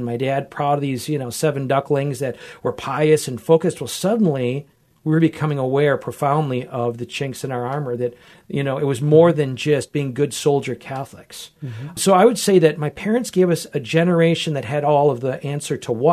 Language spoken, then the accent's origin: English; Wisconsin, United States; That I grew up with in Wisconsin. So my blood is green, Packer country.